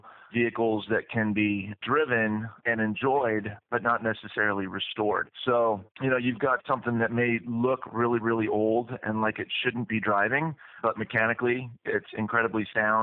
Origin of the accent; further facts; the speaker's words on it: San Diego, California, United States; when I was young, I grew up in San Diego, right by the water